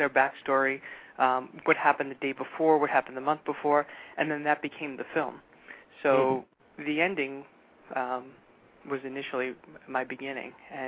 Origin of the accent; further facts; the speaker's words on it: Brooklyn, New York, United States; You know, I'm from Brooklyn and grew up in New York all my life.